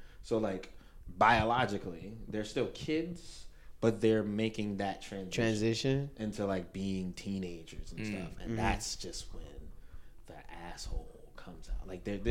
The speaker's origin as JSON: {"language": "English", "town": "Brooklyn", "region": "New York", "country": "United States", "tie": "born or raised there", "said": "I grew up in Brooklyn, in Canarsie, right around there. My parents are Caribbean, just like their parents are Caribbean."}